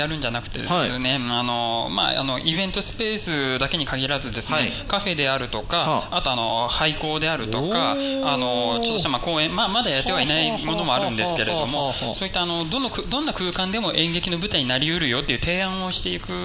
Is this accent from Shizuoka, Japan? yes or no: no; Saitama, Japan; 出身埼玉ですね。